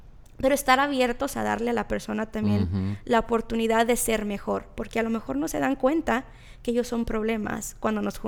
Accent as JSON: {"language": "Spanish", "country": "Mexico", "said": "Yo soy de México, entonces yo lo he visto mucho en la cultura mexicana"}